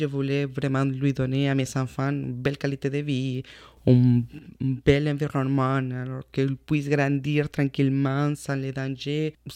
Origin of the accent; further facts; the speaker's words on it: Caracas, Capital District, Venezuela; moved away as an adult; also born or lived in Argentina; now in Canada; Moi, je suis vénézuélienne d'origine. Je suis née à Caracas et j'ai vécu au Venezuela pendant 26 ans. Et après, j'ai déménagé en Argentine. Et j'ai vécu en Argentine pendant 5 ans et demi. Et depuis 2013, je suis ici au Québec.